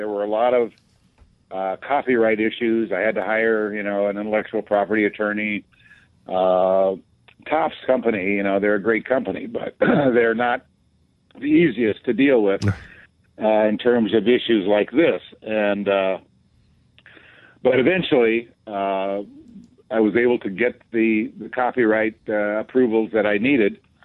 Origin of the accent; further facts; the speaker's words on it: South Dakota, United States; I grew up in South Dakota, so, we were in the wasteland, so to speak